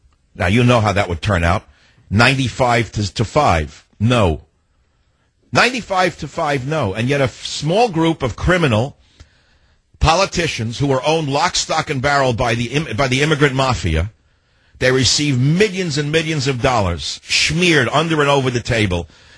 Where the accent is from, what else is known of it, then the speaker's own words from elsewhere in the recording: New York City, New York, United States; the little house I grew up in Queens.